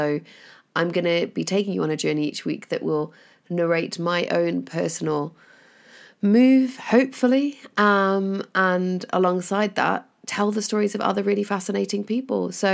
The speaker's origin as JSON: {"language": "English", "country": "United Kingdom", "said": "I am a British person. I'm based in Manchester and I wanted to make this podcast to document my journey as I relocate with my child to Los Angeles"}